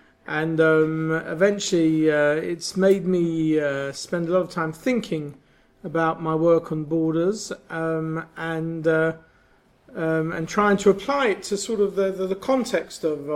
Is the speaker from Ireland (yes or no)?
no; London, United Kingdom; when I grew up in North London, my father was an Orthodox rabbi